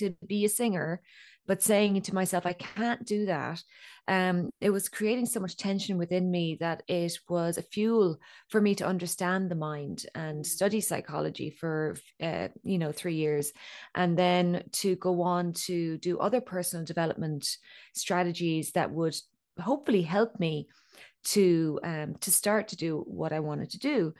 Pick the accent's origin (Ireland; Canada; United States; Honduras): Ireland; And I'm Irish, so it isn't uncommon to have the local farmer in the local pub sing a song